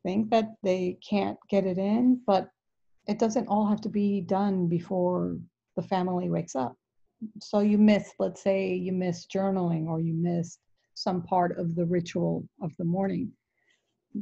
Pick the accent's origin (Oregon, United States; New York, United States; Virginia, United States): New York, United States; As a New Yorker, it was the furthest thing for me to want to do.